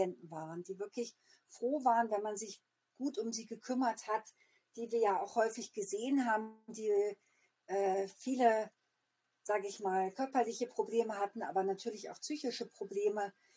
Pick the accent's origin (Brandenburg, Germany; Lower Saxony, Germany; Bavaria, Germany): Lower Saxony, Germany; Göttingen; Ja, also ich bin von Haus aus Göttingerin, das heißt, ich bin in Göttingen aufgewachsen